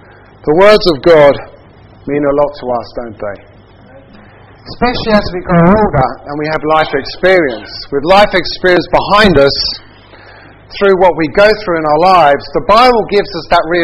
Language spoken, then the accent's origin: English; London, United Kingdom; I don't come from Australia, I come from London, North London, which is a place called Hertfordshire. And yes, I was brought up a Seventh-day Adventist